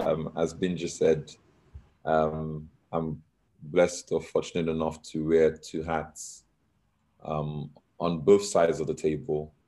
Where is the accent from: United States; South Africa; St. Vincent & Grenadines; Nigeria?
Nigeria; So I grew up in Nigeria. My dad was a doctor.